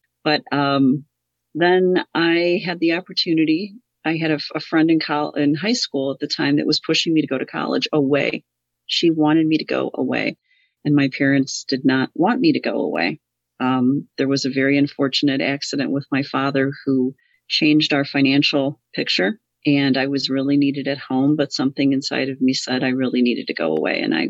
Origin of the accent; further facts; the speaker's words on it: Hammond, Indiana, United States; Well, born and raised in Hammond, Indiana, educated in the Hammond Public Schools.